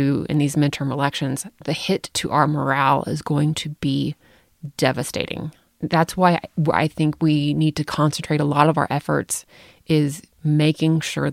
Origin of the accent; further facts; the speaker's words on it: United States; I'm leaving the country in 2 weeks. Oh my God, I have to travel abroad as an American.